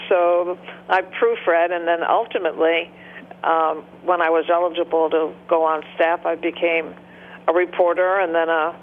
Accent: Detroit, Michigan, United States; born or raised there

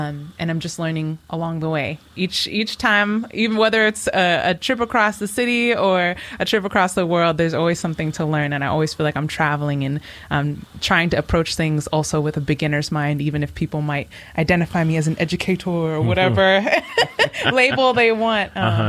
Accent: Seattle, Washington, United States; also born or lived in Yokohama, Japan / Bay Area; now in Philadelphia, United States; I was born in Seattle, Washington, but I also grew up between Seattle and Yokohama, Japan.

